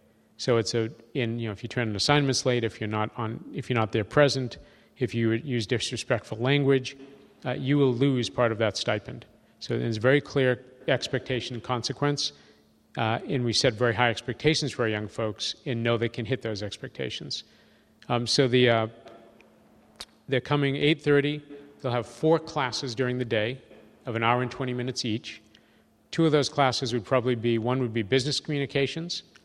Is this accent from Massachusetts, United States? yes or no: yes; Cambridge, Massachusetts, United States; about the same thing that my hometown, Cambridge, Mass., invests in 1 year of high school